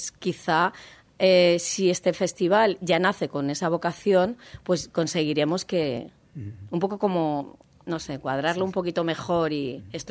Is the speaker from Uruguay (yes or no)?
no; Villar del Arzobispo, Valencian Community, Spain; Yo soy de Villar de Arzobispo.